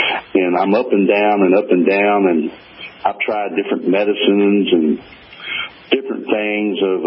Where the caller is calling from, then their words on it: Louisville, Kentucky, United States; I was coming back from Wisconsin a week or so ago, and I caught you on a night on a station, because we can't get you here in Louisville, Kentucky.